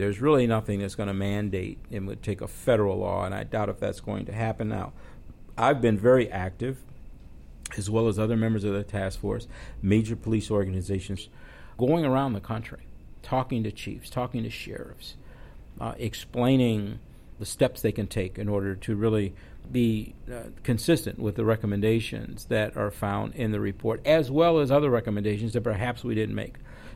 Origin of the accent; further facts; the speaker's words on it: Chicago, Illinois, United States; But I was born and raised in Chicago, same problem there.